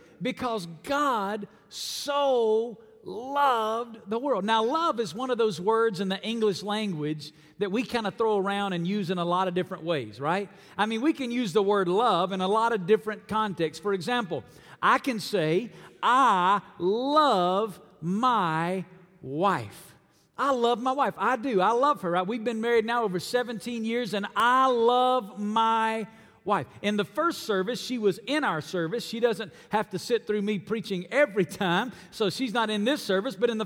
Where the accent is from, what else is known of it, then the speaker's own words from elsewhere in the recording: Alabama, United States; I was born and raised in Alabama. And when you grow up in Alabama, you can't help but love the Alabama Crimson Tide.